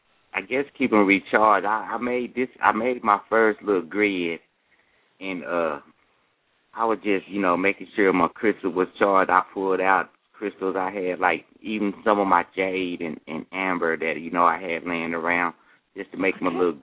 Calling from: Texas, United States; I'm calling from Texas, Fort Texas.

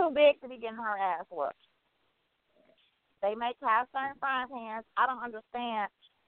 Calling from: Detroit, Michigan, United States; I'm calling from Detroit, Michigan.

